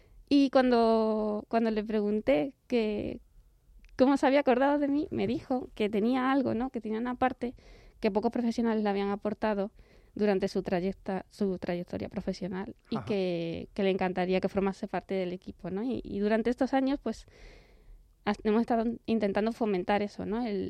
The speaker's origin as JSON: {"language": "Spanish", "region": "Extremadura", "country": "Spain", "said": "empecé mi residencia en Badajoz, que yo soy extremeña"}